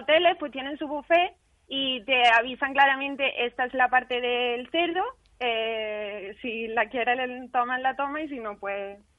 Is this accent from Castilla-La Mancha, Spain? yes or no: no; Córdoba, Andalusia, Spain; De Córdoba capital, sí.